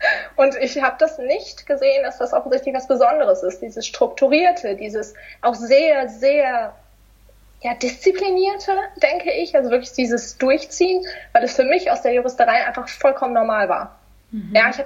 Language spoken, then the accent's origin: German; Baden-Württemberg, Germany; Und da gibt es diese Masterminds, auch in Stuttgart, weil ich komme aus der Nähe.